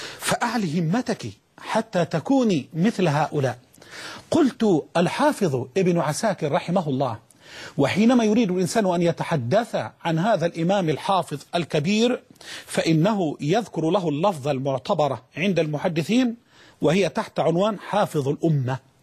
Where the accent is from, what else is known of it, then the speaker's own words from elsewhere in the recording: Libya; وبالنسبة أيضا بإذن الله إلى بلدتنا الطيبة ليبيا.